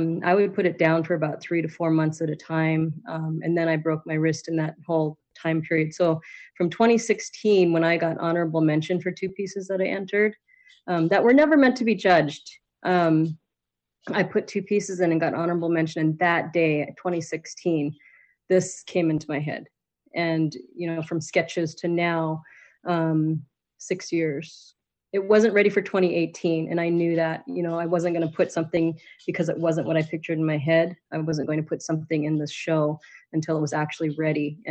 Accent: Angoon, Alaska, United States; also born or lived in Washington; I'm from Mangoon. I've lived here all of my life, other than when my parents went to school in Washington. and … My mom's Athabascan. My dad is Tlingit and Mexican. We all live here in Angoon.

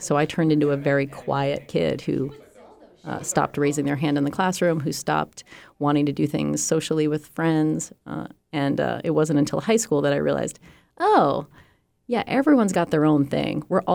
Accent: Massachusetts, United States; Everyone loves a Fig Newton. We're from Massachusetts.

